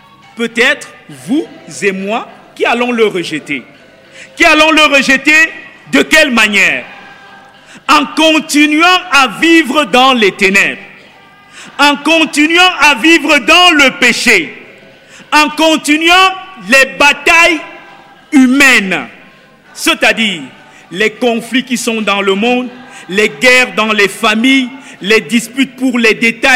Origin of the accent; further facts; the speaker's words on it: Cameroon; Il va de soi qu'ils si sont camerounais, je suis camerounais.